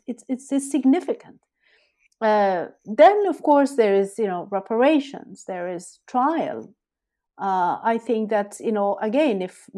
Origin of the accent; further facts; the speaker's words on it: Afghanistan; because I am from Afghanistan, because I spoke their language